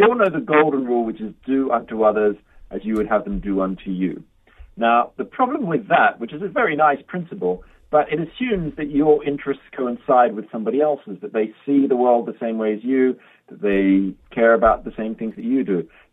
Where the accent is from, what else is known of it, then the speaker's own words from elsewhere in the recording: Australia; when I was a 13-year-old, and I haven't thought about this for years, actually, when I was growing up in Australia